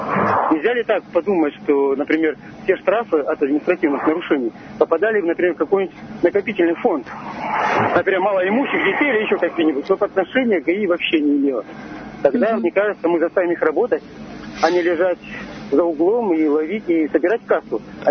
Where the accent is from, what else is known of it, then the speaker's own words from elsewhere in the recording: Vologda, Vologda Oblast, Russia; я из Вологды.